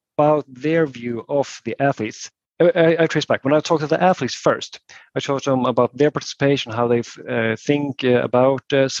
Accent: Sweden; I come from Sweden

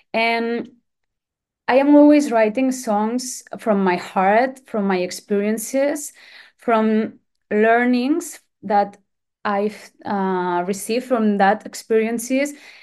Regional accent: Spain; first language Catalan; English is a second language; I had released 2 EPs, one in Catalan, which is my mother tongue language, and another one, my first one in English, which is my second chance.

